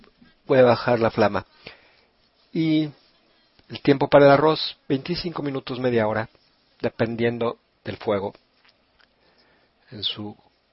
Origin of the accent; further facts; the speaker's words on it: Italy; Spanish is a second language; Como buena italiana, hago todo con aceite de oliva